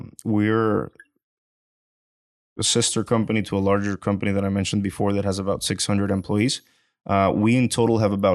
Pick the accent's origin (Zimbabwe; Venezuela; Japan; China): Venezuela; moved away as an adult; now in Houston, United States; I'm originally from Venezuela, and I came to Houston in the year 2011 just to go to school.